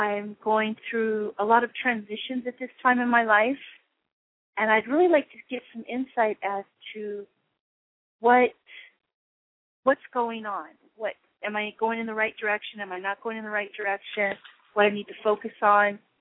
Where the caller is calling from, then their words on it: Mountain View, California, United States; I'm calling from Mountain View.